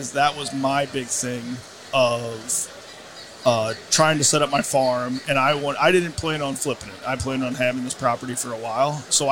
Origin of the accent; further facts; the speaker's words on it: Illinois, United States; growing up in Illinois, we haven't dove into burns